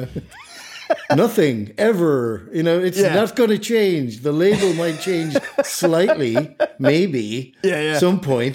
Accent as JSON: {"language": "English", "country": "Ireland", "tie": "born or raised there", "said": "I grew up drinking lager in Ireland"}